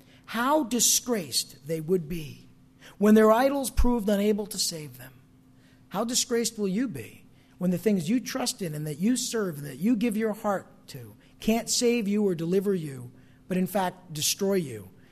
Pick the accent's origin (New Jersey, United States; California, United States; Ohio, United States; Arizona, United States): New Jersey, United States; Maybe it's because I'm from New Jersey, Northern Jersey in particular.